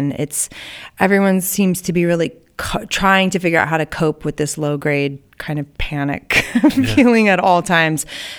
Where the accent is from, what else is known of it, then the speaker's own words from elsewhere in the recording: Eureka, California, United States; I grew up in Eureka, California, a really small town up in in the Redwoods.